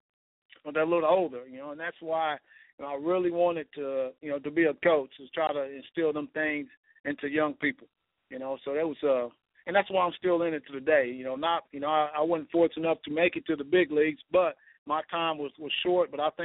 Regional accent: Sparrow, Oklahoma, United States; Yeah, like Pete said, I'm from Sparrow, Oklahoma. It's a little town, but it's, you know, a lot of successful guys that come out.

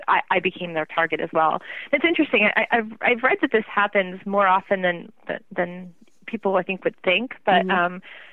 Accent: New York City, New York, United States; born there; I was born in Queens, and we lived very near an airport.

